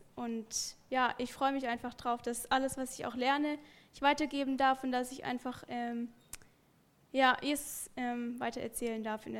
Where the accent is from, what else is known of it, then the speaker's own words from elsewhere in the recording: Echterdingen, Baden-Württemberg, Germany; Ich komme hier 10 Minuten von hier aus Echterding.